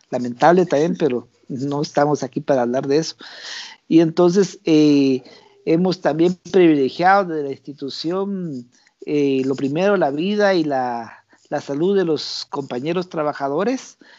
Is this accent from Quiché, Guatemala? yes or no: no; Quetzaltenango, Guatemala; Quetzaltenango, de donde soy oriundo, ¿verdad? Yo digo, yo vivo en Quetzaltenango y trabajo en Guatemala, ¿verdad? No tiene que perder uno sus orígenes